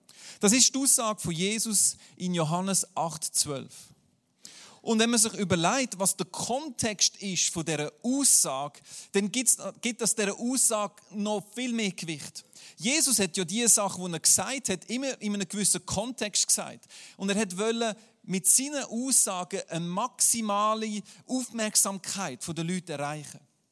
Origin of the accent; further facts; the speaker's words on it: Aargau, Switzerland; Darum sage ich den Zürcher immer, ja, wir haben Nebel, das ist die Gegenwart von Gott, das ist bei uns im Aargau.